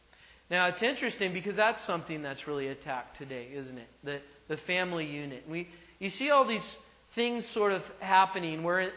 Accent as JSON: {"language": "English", "region": "California", "country": "United States", "said": "And I'm from California, and I thought, you know, be a lot more conservative out here."}